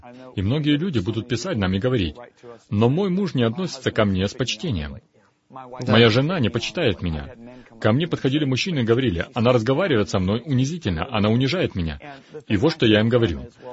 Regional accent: Italy; Мы оба итальянцы, мы оба импульсивные, мы родом из Средиземноморья.

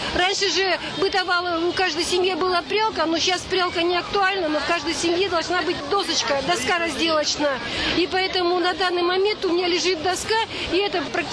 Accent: Vologda, Vologda Oblast, Russia; На ярмарку в город Кадников я приехала из города Вологды.

